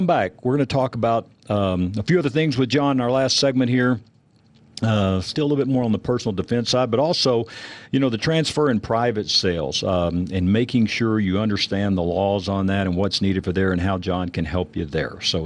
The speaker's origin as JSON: {"language": "English", "region": "Texas", "country": "United States", "tie": "born or raised there", "said": "You know, it used to be, I mean, I grew up in Texas."}